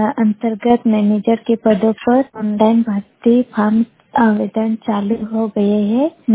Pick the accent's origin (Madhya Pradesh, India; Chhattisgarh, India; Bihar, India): Madhya Pradesh, India; Anjada; मैं बड़वानी जिले के ग्राम अंजाड़ा की निवासी हूँ।